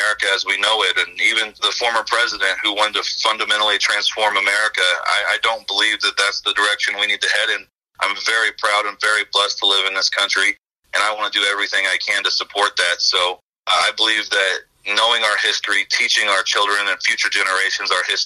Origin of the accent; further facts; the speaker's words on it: Indiana, United States; now in Arizona, United States; I grew up in southern Indiana in farm country.